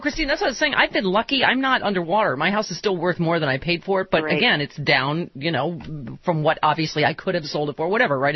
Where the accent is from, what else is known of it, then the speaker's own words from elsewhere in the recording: Buffalo, New York, United States; Off to my hometown, speaking of which, of Buffalo, New York, this Saturday.